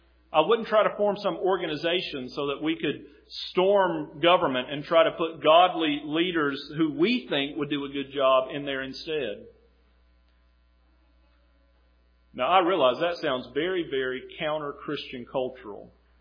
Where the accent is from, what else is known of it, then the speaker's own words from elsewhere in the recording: North Carolina, United States; born there; also born or lived in Tennessee; now in Ripley, United States; It's not up to chance that I was born in North Carolina, lived in Tennessee, made it to Ripley.